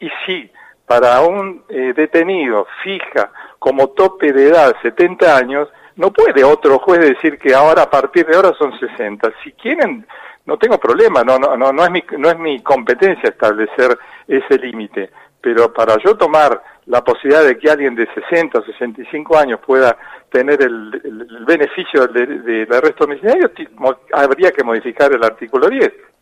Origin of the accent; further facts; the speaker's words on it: Buenos Aires Province, Argentina; now in La Plata, Argentina; hace 15 años que vivo en La Plata, yo soy claro, oriundo del Gran Buenos Aires.